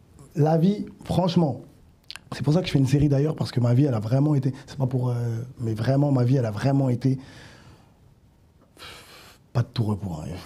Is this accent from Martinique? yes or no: no; Haiti; Je suis haïtien.